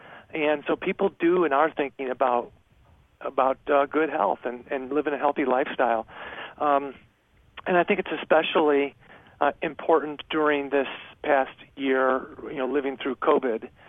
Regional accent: Naperville, Illinois, United States; also born or lived in New Jersey; I did. I wasn't actually born in Naperville, but I was 6 months old when my parents moved here from New Jersey.

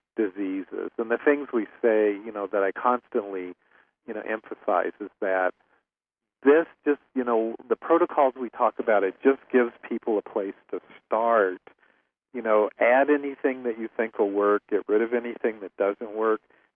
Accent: Kentucky, United States; I'm from Kentucky, and we know how to pronounce all words perfectly.

